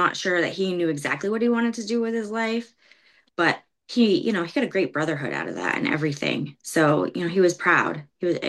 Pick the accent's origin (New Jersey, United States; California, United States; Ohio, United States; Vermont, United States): Vermont, United States; Derby Line; We grew up in Derby Line, then we moved to Derby.